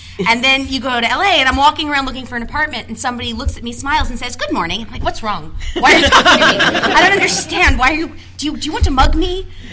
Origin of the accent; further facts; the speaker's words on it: New York, United States; now in Louisville, United States; So we grew up in New York, where people aren't always that nice. I lived in Queens for 7 years